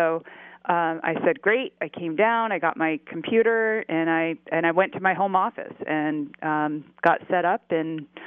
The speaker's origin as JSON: {"language": "English", "town": "East Leominster", "region": "New Hampshire", "country": "United States", "tie": "born or raised there", "also_born_or_lived": "Connecticut", "said": "I was born in Connecticut, lived there as a small child, and moved to, I call it, I don't know if this will offend anyone, but the furthest point from anywhere in East Leominster, New Hampshire."}